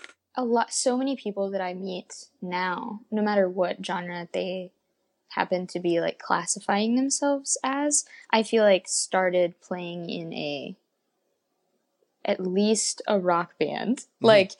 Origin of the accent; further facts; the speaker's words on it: Memphis, Tennessee, United States; because of the like way that I grew up in the Memphis scene.